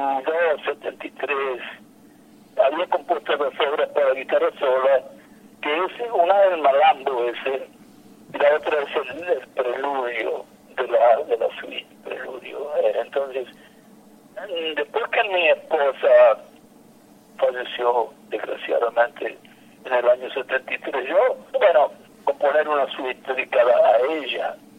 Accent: Buenos Aires, Argentina; moved away; yo salí de Buenos Aires en el año 58

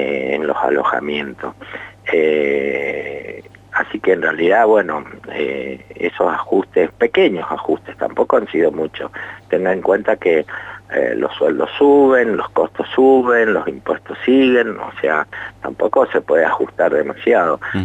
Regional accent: Mendoza, Argentina; nosotros como mendocinos

